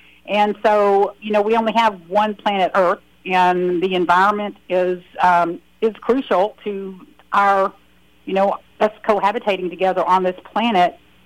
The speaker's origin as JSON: {"language": "English", "region": "Texas", "country": "United States", "said": "and I'm from Texas, a bona fide dyed-in-the-wool rodeo, you know, going, boot-wearing, barbecue-eating girl."}